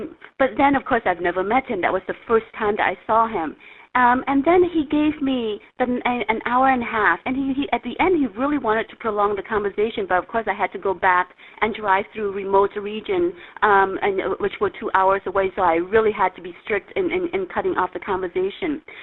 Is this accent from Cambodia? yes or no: yes; Cambodia; and then all of a sudden, I'm snapped back into my home country, which was a war zone, and it was still a war zone in 1995.